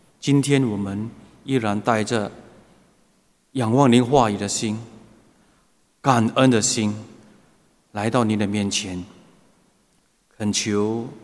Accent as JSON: {"language": "Chinese", "country": "Singapore", "said": "那我们新加坡人，我们常说的一句话，特别是在过年期间，我们也会这样说。"}